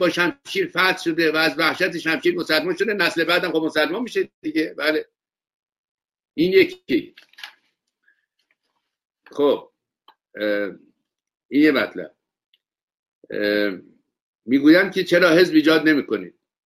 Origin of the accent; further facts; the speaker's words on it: Iran; من به عنوان یک ایرانی که بسیار به وطنم علاقه دارم و به فرهنگش و به مردمش،